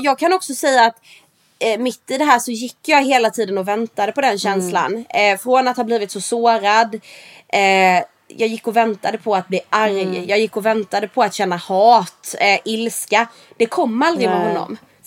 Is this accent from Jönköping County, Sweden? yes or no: yes; Värnamo, Jönköping County, Sweden; Det är ett sånt här gippo som vi har i min hemstad då.